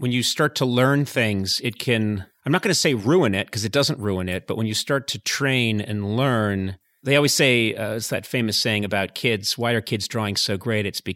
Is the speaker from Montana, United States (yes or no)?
no; Boston, Massachusetts, United States; I think we are of a similar vintage. And I grew up in Boston.